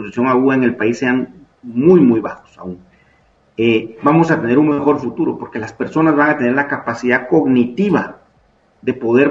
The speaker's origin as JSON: {"language": "Spanish", "country": "Guatemala", "said": "yo lo veo muy simplista como guatemalteco"}